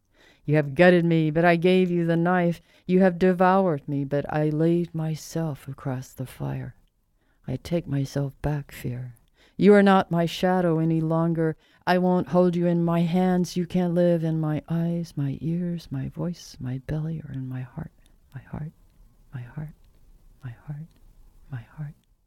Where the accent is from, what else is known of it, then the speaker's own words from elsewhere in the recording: Tulsa, Oklahoma, United States; I mean, growing up in Tulsa